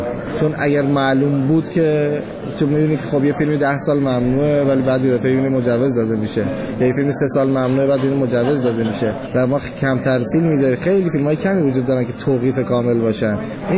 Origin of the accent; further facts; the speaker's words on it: Abadan, Khuzestan, Iran; من آبادان انتخاب کردم به خاطر اینکه خب طبیعتاً شهر خودم بود و اونجا بزرگ شدم، زیست اونجا رو میشناختم، طبیعتاً به لهجهش تسلط بیشتری داشتم